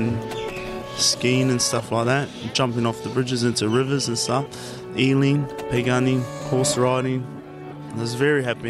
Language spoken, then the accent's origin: English; Whakatane, Bay of Plenty, New Zealand; now in Sydney, Australia; I'm your host … coming to you from Sydney's Long Bay. I'm Māori and I grew up. I was born and bred in Whakatane, North Island, New Zealand.